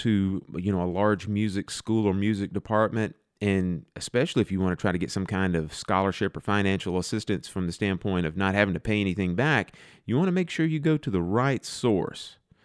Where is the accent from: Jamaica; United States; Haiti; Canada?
United States; the South; I'm from the South, so I'm going to say that this has gotten stuck in my craw for years